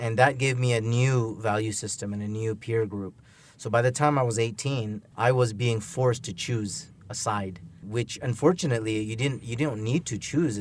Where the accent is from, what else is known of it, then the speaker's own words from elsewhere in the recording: Toronto, Ontario, Canada; Well, I'm born and raised in Toronto, Canada. My parents are from India. I grew up with two competing cultures.